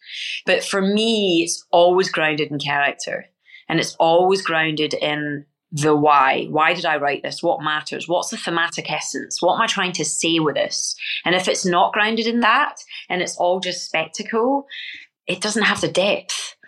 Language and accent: English; United Kingdom; And it was something I did not appreciate as a British person that has always been on the winning side, for want of a better word.